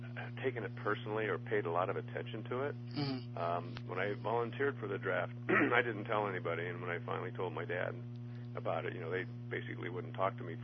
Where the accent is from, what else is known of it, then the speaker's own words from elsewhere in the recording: Martinez, California, United States; born there; I was born in September 1946 in Northern California, a small town called Martinez, which is in the San Francisco Bay Area. My parents are also native Californians